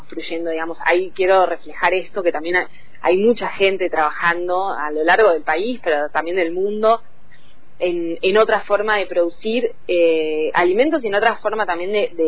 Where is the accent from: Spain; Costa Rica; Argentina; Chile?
Argentina; Bariloche, Río Negro; also born or lived in La Plata; Sí, soy de Bariloche. Soy de Bariloche, me fui a estudiar a La Plata. Ajá. En su momento, y después me volví a Bariloche. Ya hace varios años me volví